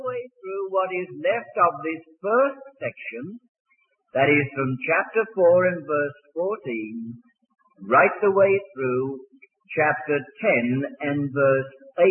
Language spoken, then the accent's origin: English; England, United Kingdom; because my wife tells me I no longer have an accent, and so I ought to tell you that I'm British and I come from England